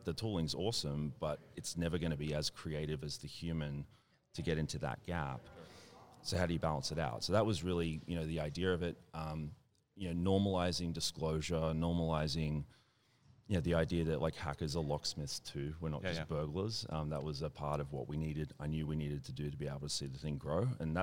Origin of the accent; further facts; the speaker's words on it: Australia; And also I'm Australian